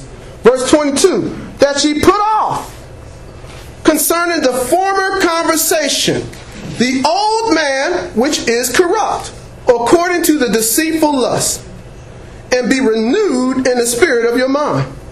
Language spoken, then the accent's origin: English; Trenton, New Jersey, United States; I grew up in Trenton, New Jersey. I grew up in the hood, where there was gang banging, where there was crack selling and dope smoking. I grew up on the streets in that kind of area.